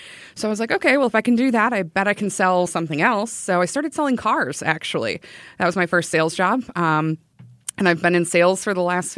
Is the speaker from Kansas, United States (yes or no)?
no; Evansville, Wisconsin, United States; also born or lived in Madison; I was originally born in Madison, if you were to pull out my birth certificate. But my parents moved to the town where my dad is from, which is Evansville, Wisconsin.